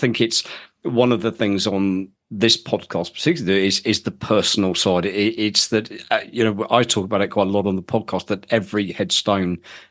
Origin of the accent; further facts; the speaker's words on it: United Kingdom; and understandably, as British nationals, our focus tends to be on the British contribution towards the Great War.